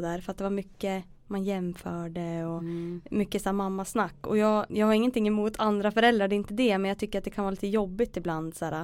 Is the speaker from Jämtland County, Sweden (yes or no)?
yes; Östersund, Jämtland County, Sweden; also born or lived in Gothenburg; Född och uppvuxen i Östersund, i Torvalla. Och har väl bott där hela mitt liv, förutom 2 år i Göteborg.